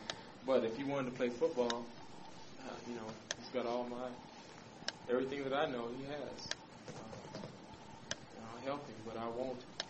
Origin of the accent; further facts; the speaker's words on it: Los Angeles, California, United States; now in Denver, United States; My wife's from Denver, and I was raised in Los Angeles.